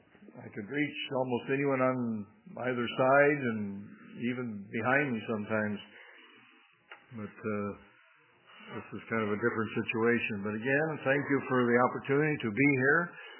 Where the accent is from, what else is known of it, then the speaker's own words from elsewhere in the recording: Beamsville, Ontario, Canada; Calvary Church in my hometown of Beamsville. Beamsville, by the way, is on some maps.